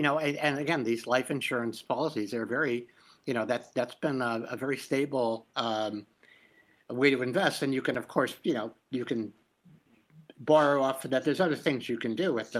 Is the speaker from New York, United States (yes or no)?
yes; New York City, New York, United States; I didn't grow up on Park Avenue. I grew up on Park Place, Avenue in Bedford-Stuyvesant.